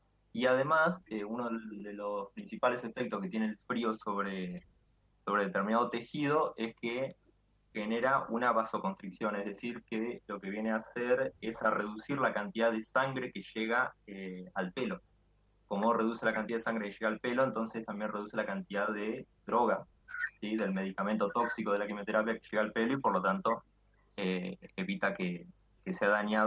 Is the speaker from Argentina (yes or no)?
yes; Junín, Buenos Aires Province, Argentina; también soy de Buenos Aires, de la ciudad de Junín